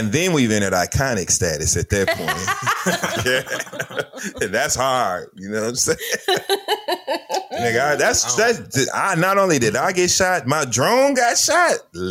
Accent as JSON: {"language": "English", "town": "Flint", "region": "Michigan", "country": "United States", "said": "So like being in the hood, like I'm from Flint, Michigan, right? So like go to like a liquor store at night in Flint"}